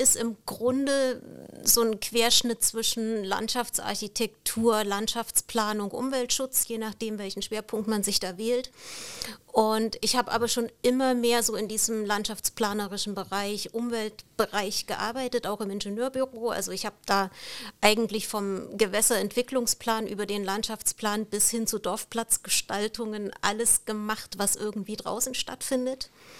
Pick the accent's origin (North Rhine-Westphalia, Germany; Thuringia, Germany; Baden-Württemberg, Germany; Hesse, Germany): Thuringia, Germany; moved away as an adult; also born or lived in Dresden; now in Bordesholm, Germany; also ich bin ganz ursprünglich, bin ich gebürtige Thüringerin und ich habe da auch sehr, sehr lange gelebt, also sogar bis in meine 30er.